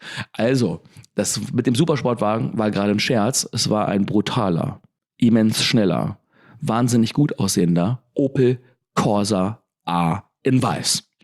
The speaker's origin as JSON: {"language": "German", "town": "Wolfsburg", "region": "Lower Saxony", "country": "Germany", "said": "Ich komme ja hier aus Wolfsburg, hier gibt es VW-Werk"}